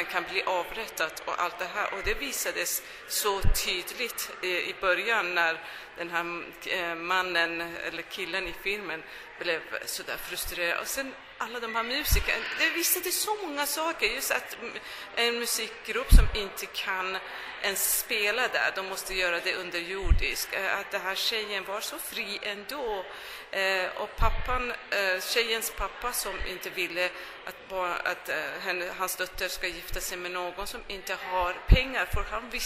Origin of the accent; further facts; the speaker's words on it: Iran; Vi som är iranier förstår, eftersom vi har alltid varit förtryckta.